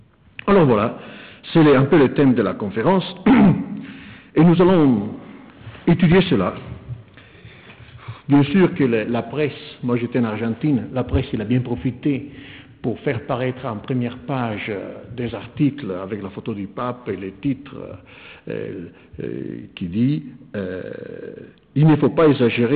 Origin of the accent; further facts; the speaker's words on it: Italy; French is a second language; Je suis italien, je lis l'Osservatore Romano.